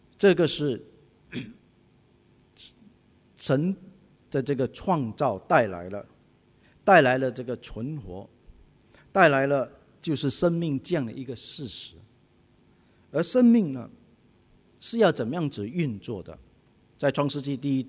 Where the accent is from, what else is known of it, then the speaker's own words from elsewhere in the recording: Singapore; 我们新加坡人都到处去旅行，